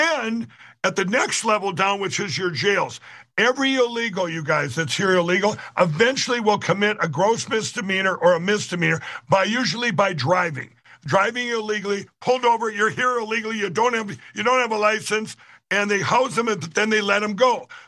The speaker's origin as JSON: {"language": "English", "region": "Minnesota", "country": "United States", "said": "On my home state of Minnesota, with the footprint we have, with the cards we're dealt"}